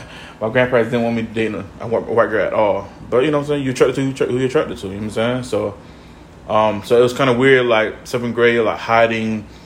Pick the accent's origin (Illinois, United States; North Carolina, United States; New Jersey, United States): North Carolina, United States; Like, growing up in North Carolina, you know, there's black, white, Mexicans, and Puerto Ricans, and Jamaicans.